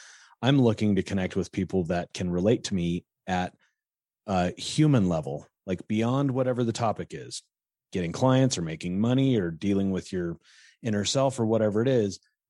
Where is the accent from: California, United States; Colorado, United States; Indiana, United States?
Colorado, United States; I'm a redneck from Colorado, right?